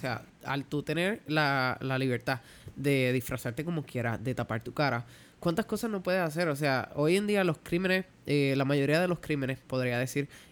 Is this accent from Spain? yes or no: no; Santa Isabel, Puerto Rico; Aquí en Santa Isabel, por ejemplo, en mi pueblo, han roto cristales de carro